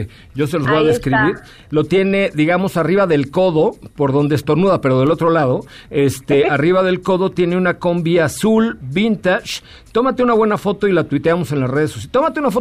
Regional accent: Yucatán, Mexico; porque como saben yo soy yucateco y mi cabeza es un poco prominente

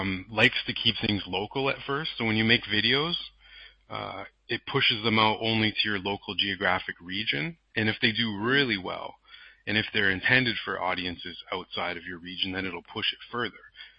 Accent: Canada; and I'm Canadian. I'm not American because Americans aren't really appreciated in other countries.

